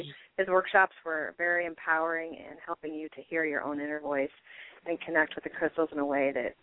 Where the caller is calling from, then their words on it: Columbus, Ohio, United States; Columbus, Ohio.